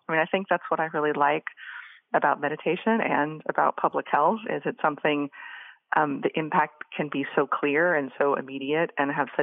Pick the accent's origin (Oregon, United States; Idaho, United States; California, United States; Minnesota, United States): Idaho, United States; Boise; in the area that I was living growing up in Boise, Idaho, we had a lot of refugees resettled from Bosnia